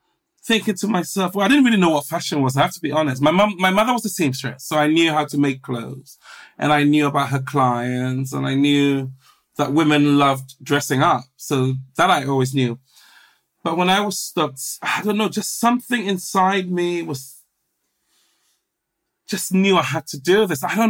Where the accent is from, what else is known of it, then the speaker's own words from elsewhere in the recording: Ghana; born there; So, as you said, I was born in Ghana, which is the coast of West Africa.